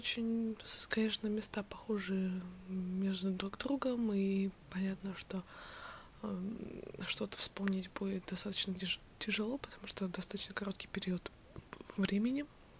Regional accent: Ukraine; я украинец

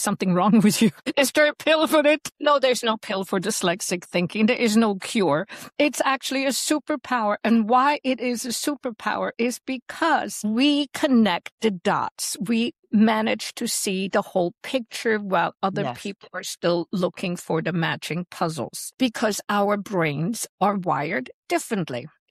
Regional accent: Switzerland; growing up in Switzerland

